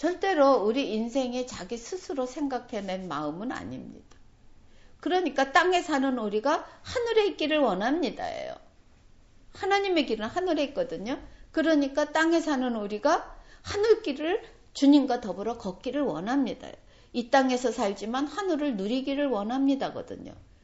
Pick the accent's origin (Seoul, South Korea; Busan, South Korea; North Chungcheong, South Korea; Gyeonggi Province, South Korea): Seoul, South Korea; 제가 서울이 고향인데, 서울에 다시 이렇게 몇십 년 만에 나와서 살면서